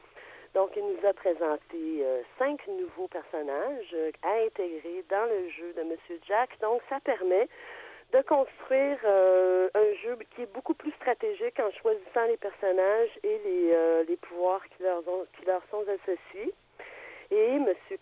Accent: Germany; Eh oui, je suis retourné dans mon pays d'origine.

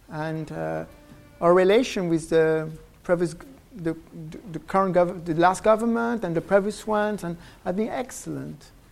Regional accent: France; accent: French; English is a second language; Don't be surprised about my French accent, because I grew up in France, so it's where I get this silly accent when I was a teenager.

